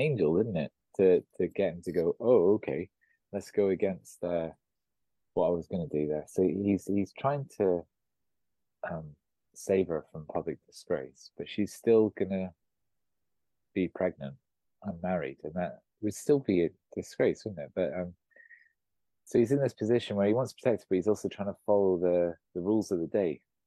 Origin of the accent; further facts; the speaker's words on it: United Kingdom; When we look at other cultures and think, well, glad I'm British.